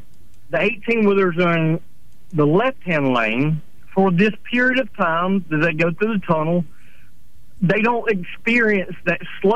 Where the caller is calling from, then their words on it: Daphne, Alabama, United States; Hello. I'm calling from Daphne, Alabama.